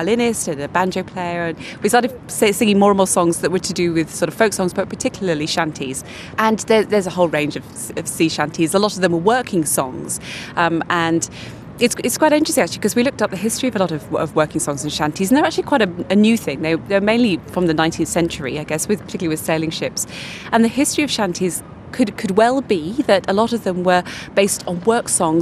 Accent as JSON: {"language": "English", "region": "England", "country": "United Kingdom", "said": "I'm English"}